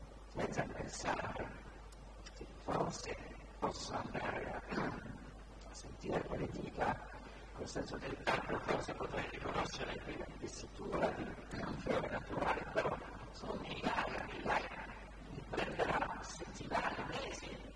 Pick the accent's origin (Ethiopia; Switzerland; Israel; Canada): Israel; Northern District; Italian is a second language; il mio accento mi tradisce